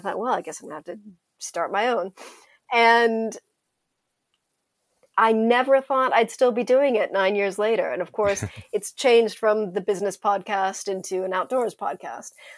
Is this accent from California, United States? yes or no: yes; California, United States; because I grew up in California, and a big chunk of that trail goes through California